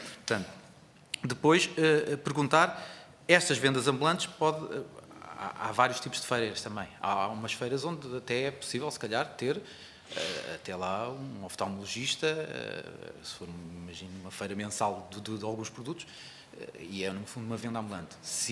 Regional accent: Santarém, Portugal; eu sou de Santarém

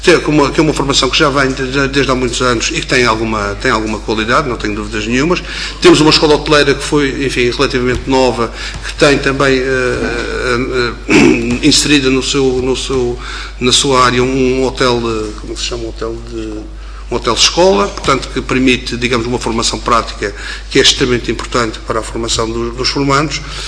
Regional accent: Madeira, Portugal; eu como madeirense, eu peço até desculpa por isso

